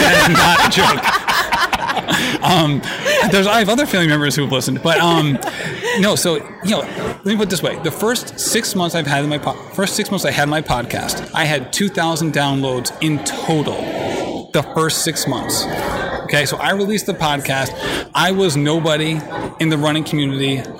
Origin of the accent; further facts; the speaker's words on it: Rhode Island, United States; So I'm from Rhode Island.